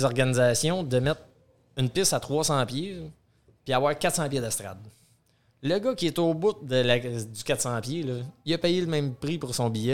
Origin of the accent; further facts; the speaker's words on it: Henriville, Quebec, Canada; Je viens d'Henriville.